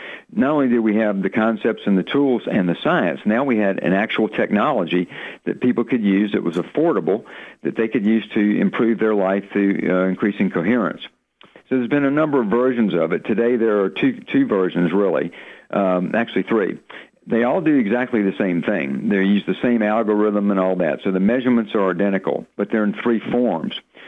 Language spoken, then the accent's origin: English; the South, United States; accent: southern; So my southern accent was getting in the way, you know.